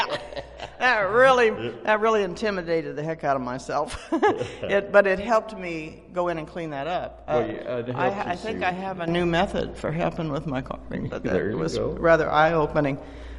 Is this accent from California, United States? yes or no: no; Iowa, United States; I'm from Iowa